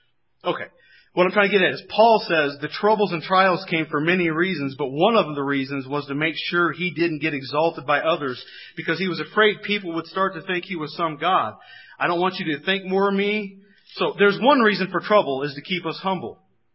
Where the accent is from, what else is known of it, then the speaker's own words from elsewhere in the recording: Indiana, United States; When I was raised in Indiana, I worked with Kentuckians, and Kentuckians in that part of southern Indiana had the Klan.